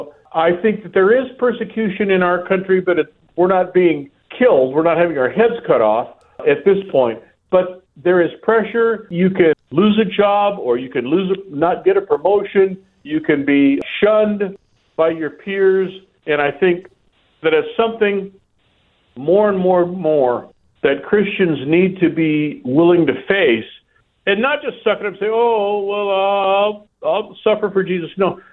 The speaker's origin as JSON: {"language": "English", "town": "San Diego", "region": "California", "country": "United States", "tie": "born or raised there", "lives_now": "Texas, United States", "said": "I'm very proud to live in this state. I was born and raised in San Diego, and I'm a third-generation San Diego native."}